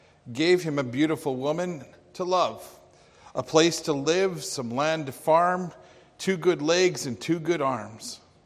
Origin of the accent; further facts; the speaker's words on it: Calgary, Alberta, Canada; I grew up in Calgary. You can't really avoid country music growing up in Calgary.